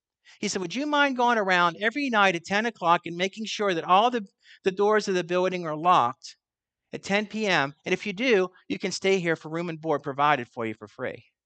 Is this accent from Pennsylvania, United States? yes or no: yes; Pennsylvania, United States; growing up in Western Pennsylvania. I grew up in the mountains out there.